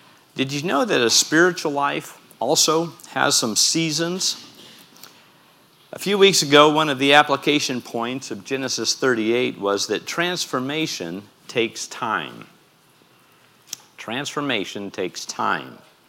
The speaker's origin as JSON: {"language": "English", "region": "Midwest", "country": "United States", "tie": "born or raised there", "said": "I'm a Midwesterner, so if you're like me, you grew up in the Midwest, and you understand this thing called seasons."}